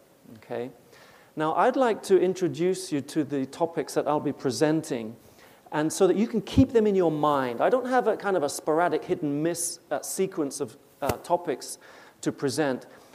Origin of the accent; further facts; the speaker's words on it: Reading, South East England, United Kingdom; born there; yes, I was born in England in Reading, Berkshire.